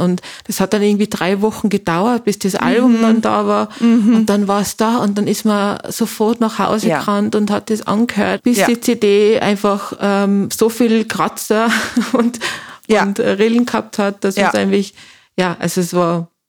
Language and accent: German; Tyrol, Austria; now in Vienna, Austria; Wie die Rebecca bin ich auch aus Tirol, wie man unschwer wahrscheinlich auch hört.